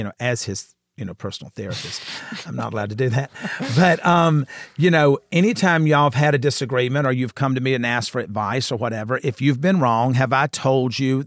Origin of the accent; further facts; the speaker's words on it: South Carolina, United States; from my friend Sherry Bradshaw, who I grew up with in South Carolina.